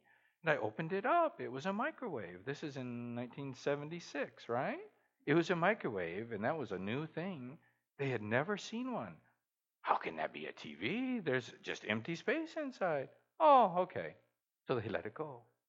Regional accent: Guatemala; I grew up in Guatemala, yes, and I had started driving because the standards in most third world countries aren't quite the same as here in Canada or the U.S.

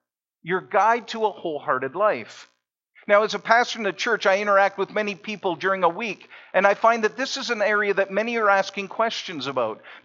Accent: Kitchener-Waterloo, Ontario, Canada; from the years 1984 to 1987, Carolyn and I were married students at Western. We're from Kitchener-Waterloo.

